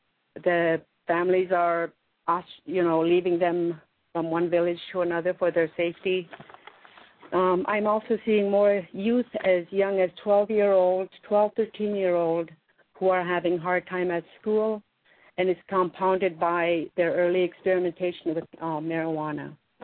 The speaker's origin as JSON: {"language": "English", "region": "Alaska", "country": "United States", "tie": "born or raised there", "lives_now": "Bethel, United States", "said": "I'm from Bethel, originally from Lenoptis. Welcome to Bethel. I grew up in this region."}